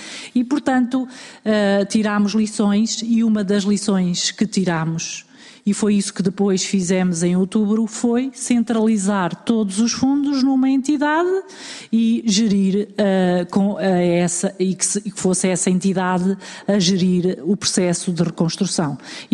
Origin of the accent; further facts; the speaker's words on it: Portugal; enquanto portugueses